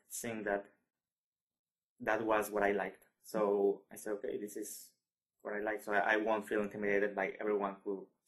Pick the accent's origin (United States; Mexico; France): Mexico; English is a second language; Okay, so I am from Mexico.